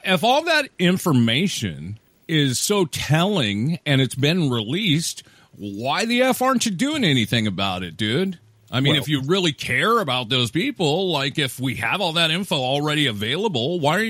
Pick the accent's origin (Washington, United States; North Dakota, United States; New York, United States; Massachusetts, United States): Washington, United States; Olympia; it comes out of my home state. Olympia, Washington, which is where the capital is.